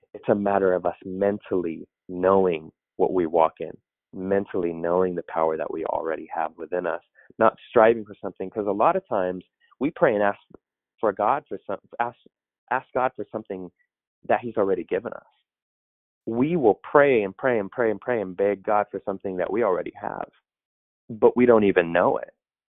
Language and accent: English; California, United States; so I'm from the Bay Area.